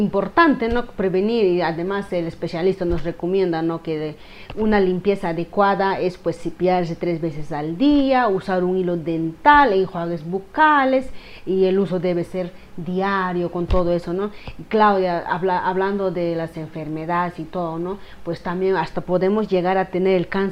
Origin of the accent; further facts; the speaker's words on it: Peru; como peruanos, como dice, acostumbrados a automedicarnos